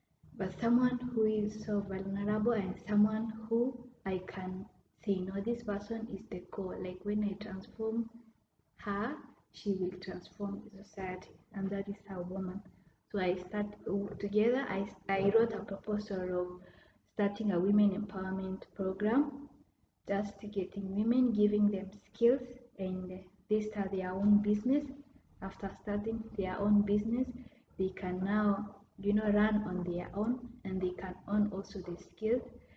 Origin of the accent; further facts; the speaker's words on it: Samburu County, Kenya; I'm from Samburu. I'm so happy to be here.